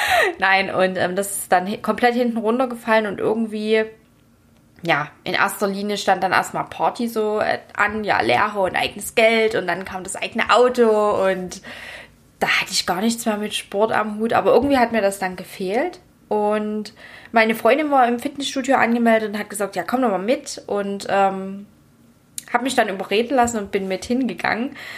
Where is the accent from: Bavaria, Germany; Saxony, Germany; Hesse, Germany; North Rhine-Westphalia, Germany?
Saxony, Germany; Dresden; born there; ich bin 30 Jahre alt. Ich bin geboren in Dresden.